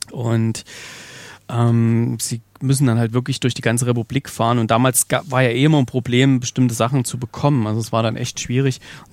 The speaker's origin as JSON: {"language": "German", "region": "Thuringia", "country": "Germany", "said": "in der Nähe von Pößneck ist das, was gar nicht so weit weg ist von da, wo ich herkomme und auch wo meine Frau herkommt."}